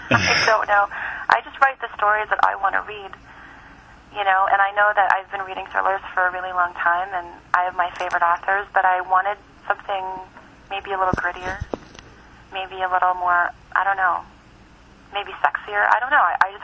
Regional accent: Canada; And I was born and raised in Canada, so I don't speak the language.

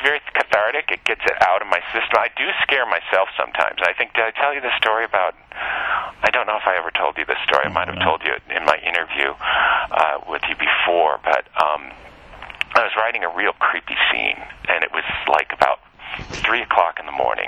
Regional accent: Chicago, Illinois, United States; But I think growing up in Chicago helped.

